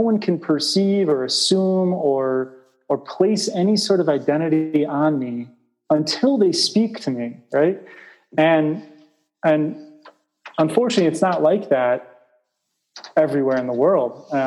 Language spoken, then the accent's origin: English; Chicago, Illinois, United States; now in Costa Rica; You know, I grew up in Chicago, so there's carpeted floors and there's heating systems